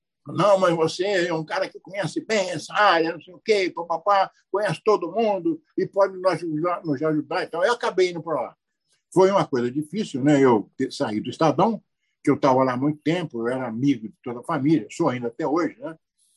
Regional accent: Minas Gerais, Brazil; Eu sou mineiro, né?

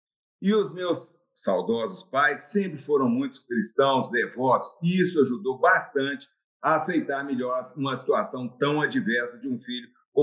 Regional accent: João Monlevade, Minas Gerais, Brazil; born there; Já se tinha naquela época relatos de outros casos na cidade, João Molevade, onde eu nasci

